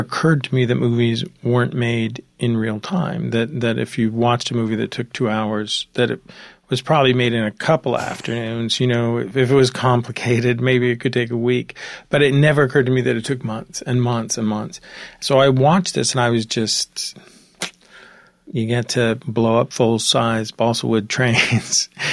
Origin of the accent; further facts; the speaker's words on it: Marin County, California, United States; Well, I grew up in Marin County in San Francisco Bay Area during Zodiac